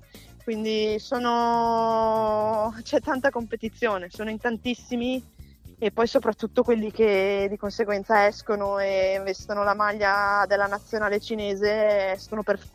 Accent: Caldaro, Trentino-Alto Adige, Italy; sono cresciuta a Caldaro, dove anche le mie compagne di classe giocavano hockey, quindi arrivo anche da un paese hockeyista

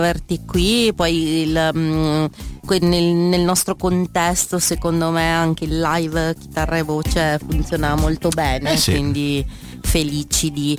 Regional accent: Trentino-Alto Adige, Italy; born there; Ce l'ho anch'io che sono nata in Trentino

